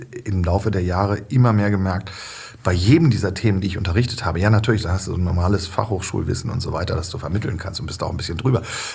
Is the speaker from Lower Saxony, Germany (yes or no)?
yes; Lower Saxony, Germany; auf Emsländisch stammt es noch. Ich bin im Emsland geboren.